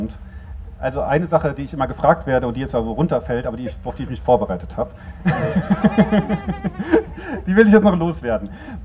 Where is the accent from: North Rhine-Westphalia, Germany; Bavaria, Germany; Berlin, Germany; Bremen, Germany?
Berlin, Germany; ob man denn so in der ostdeutschen Provinz willkommen sei als Berliner.